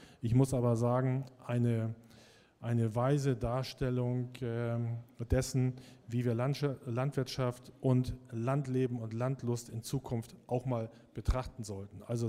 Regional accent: Schleswig-Holstein, Germany; Das ist ungefähr die gleiche Größe wie in meinem Heimatbundesland in Schleswig-Holstein.

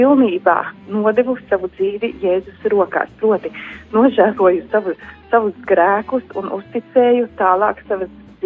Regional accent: Balvi, Balvi Municipality, Latvia; es pati esmu no Balviem, esmu Balva Romas katoļa draudzes locekle.

